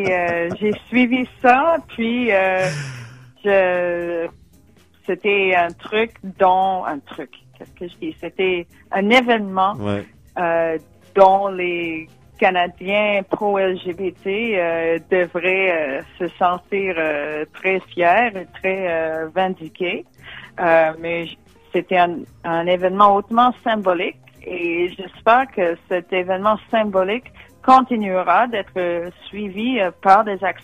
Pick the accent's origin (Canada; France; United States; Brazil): United States; French is a second language; moved away; en tant qu'Américaine, quand j'ai quitté, George Bush, il était toujours président.